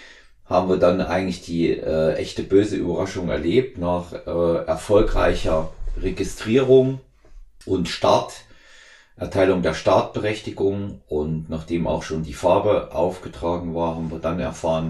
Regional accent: Germany; dass wir als Deutsche da waren, auch die einzigen Deutschen, auch die einzigen überhaupt, die keine britische Nationalität hatten.

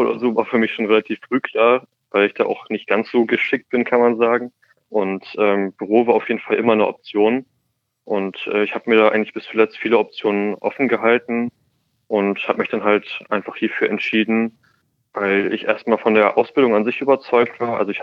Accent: Hamburg, Germany; Ihr habt ja gerade schon gesagt, also ich komme aus Hamburg.

